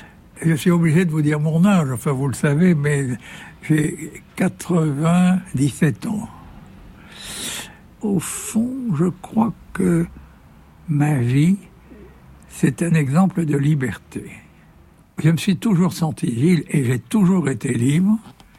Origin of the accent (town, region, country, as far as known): France